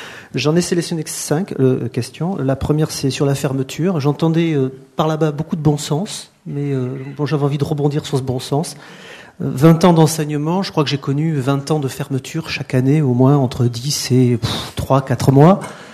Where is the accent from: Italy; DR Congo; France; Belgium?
France; Pau, Nouvelle-Aquitaine; je viens de Pau, hein.